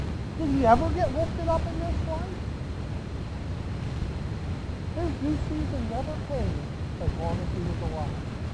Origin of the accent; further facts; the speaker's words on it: Louisville, Kentucky, United States; There was a child that grew up just above us, where I grew up in Louisville.